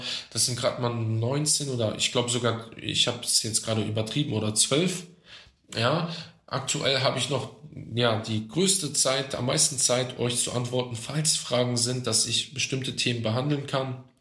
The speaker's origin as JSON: {"language": "German", "country": "Germany", "tie": "born or raised there", "said": "Ich bin in Deutschland groß geworden, ich bin religiös eingestellt"}